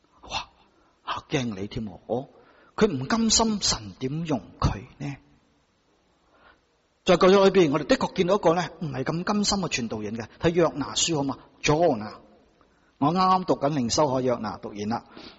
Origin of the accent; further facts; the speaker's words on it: China; 我哋中国人都系咁样讲噶啦，公有公理，婆有婆理